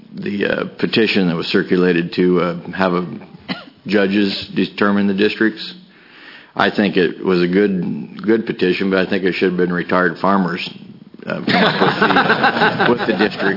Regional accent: Harrisburg, Oregon, United States; Representatives, senators … I'm from Harrisburg, Oregon.

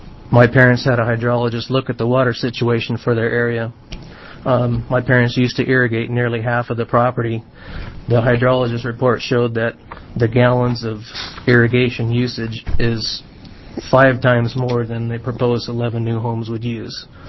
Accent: Newberg, Oregon, United States; from Newburgh, Oregon.

